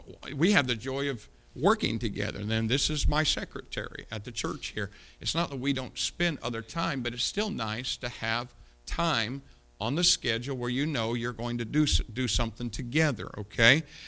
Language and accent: English; Indiana, United States; If I'm away from here in another state, and I mention I'm from Indiana, you know what most people say?